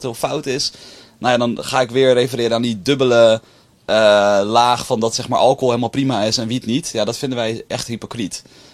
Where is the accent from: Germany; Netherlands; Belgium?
Netherlands; Amsterdam, North Holland; Ja, ik kom uit Amsterdam.